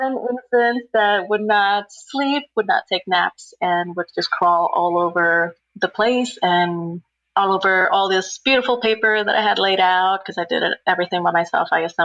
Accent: Dominican Republic; moved away as an adult; also born or lived in Quito, Ecuador / Miami, United States; now in Charlotte, United States; I live in Charlotte, North Carolina, or just outside of Charlotte. I am from Dominican Republic. I was born and raised there.

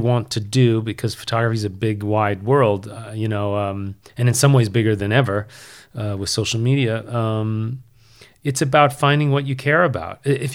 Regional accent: Long Island, New York, United States; Yeah, I was born in New York City and then moved out to, you know, one of the nice suburbs in Long Island. And then... I'm rooted in New York, and then went to Syracuse University, which is in upstate New York

